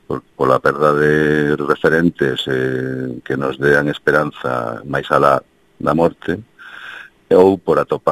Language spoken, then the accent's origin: Galician; Chantada, Galicia, Spain; eu son da Galicia profundísima, do centro mismo do corazón de Galicia, que é Chantada.